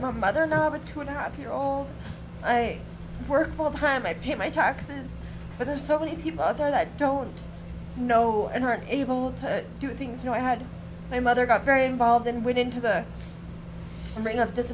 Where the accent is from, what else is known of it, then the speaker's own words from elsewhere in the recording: Fairbanks, Alaska, United States; I'm from Fairbanks, Alaska. I work for the University of Alaska Fairbanks as a faculty member.